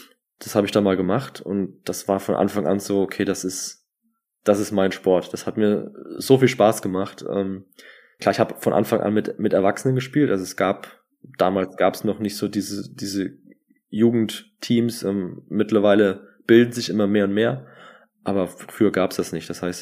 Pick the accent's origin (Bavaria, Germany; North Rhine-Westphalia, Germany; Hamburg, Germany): Bavaria, Germany; Bayreuth; Und ich komme ja aus Bayreuth ursprünglich